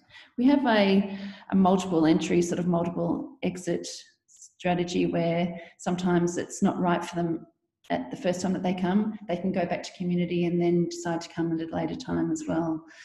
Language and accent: English; Victoria, Australia; now in Northern Territory, Australia; I've grown up in Victoria, in country Victoria, and studied university in Melbourne.